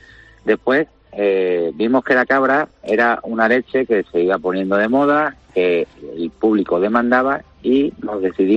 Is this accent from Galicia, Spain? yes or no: no; Extremadura, Spain; como extremeños que somos